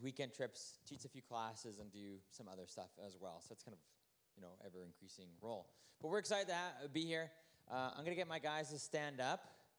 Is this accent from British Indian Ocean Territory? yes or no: no; Regina, Saskatchewan, Canada; also born or lived in Turkey; Just so you know a bit about me, I'm originally from Regina. I grew up there, went to the college when I was for 4 years.